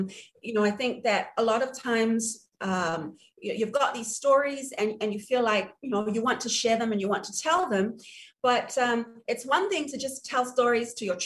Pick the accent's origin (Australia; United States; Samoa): Samoa; Lotopa, Tuamasaga; And so I grew up here in Lotopa, Alafua area.